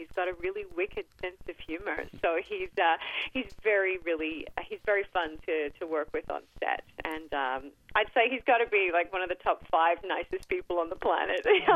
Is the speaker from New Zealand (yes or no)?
no; Australia; now in Canada; I'm originally from Australia, but I married a Canadian.